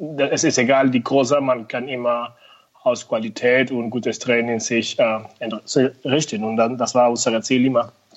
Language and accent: German; Venezuela; moved away as an adult; also born or lived in United States; now in Germany; Ich komme ja aus Venezuela. Und ich bin mit 18 nach Amerika gegangen